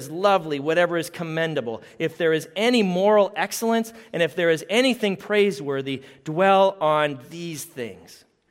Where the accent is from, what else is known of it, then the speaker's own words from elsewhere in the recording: Canada; I grew up in Canada, so to be authentic, I have to say this.